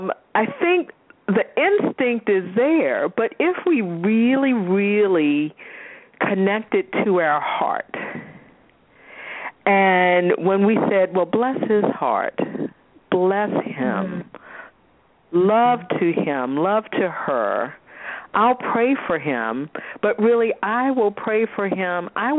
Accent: Virginia, United States; And I'm thinking about being a Southerner, and I know I grew up in Virginia, but, you know, that's the South.

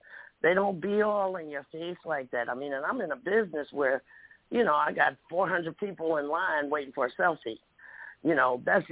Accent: Cincinnati, Ohio, United States; I didn't want that to rub off on me. I'm from Cincinnati, you know.

